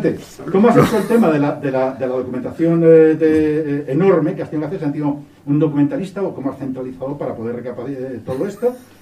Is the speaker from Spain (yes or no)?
yes; Spain; que sí que yo iba como un español sin tener conciencia de que había otras cosas fuera de España